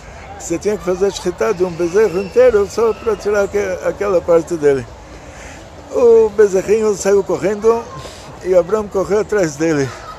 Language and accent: Portuguese; Brazil; moved away as an adult; now in Israel; falei para vocês, eu saí do Brasil com 18 anos, fui estudar na Yeshiva em Israel. Não fiz universidade aqui, o português que eu me lembro é o português da rua.